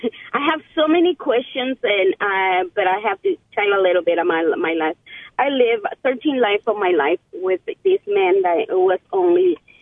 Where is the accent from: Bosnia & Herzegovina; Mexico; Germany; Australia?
Mexico; English is a second language; now in United States; At that time, I didn't know English at all. I came from Mexico, and so I didn't know anything.